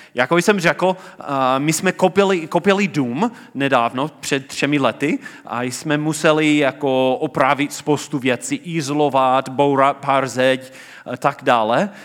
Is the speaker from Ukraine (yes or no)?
no; United States; Czech is a second language; A když slyšel můj přízvuk, měl zájem. Začal mluvit se mnou v angličtině a měl různé politické otázky, protože v té době Donald Trump byl můj prezidenta.